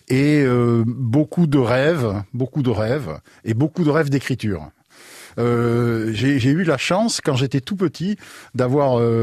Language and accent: French; Floirac, Nouvelle-Aquitaine, France; donc moi je suis d'ici, je suis de la Bastide, enfin de Floirac, de la Bastide, de la Benauge.